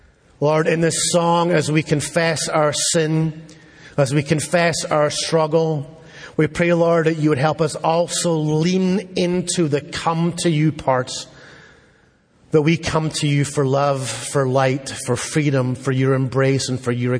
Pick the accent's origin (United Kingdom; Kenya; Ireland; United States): United Kingdom; But because I'm British, I'm like, oh, I get to make the observations, you don't.